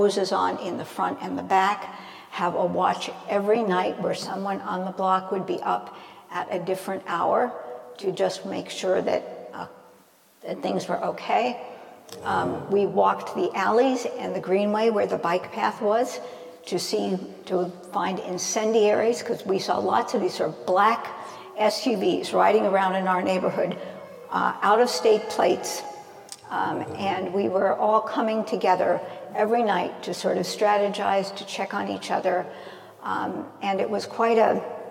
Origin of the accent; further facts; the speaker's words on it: New York City, New York, United States; And it sort of starts in high school in New York. I grew up in the Bronx.